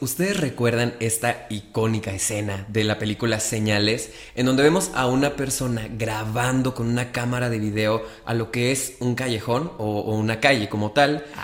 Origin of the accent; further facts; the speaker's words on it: Monterrey, Nuevo León, Mexico; Soy originaria de Monterrey. Aquí mismo completé todos mis estudios hasta graduarme de la carrera de comunicación.